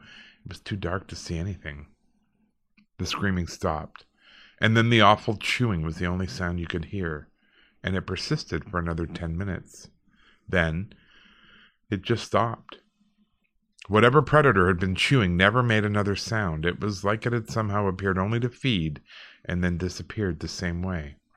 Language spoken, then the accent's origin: English; Alberta, Canada; I grew up in Alberta, and we were pretty close to a lot of rural people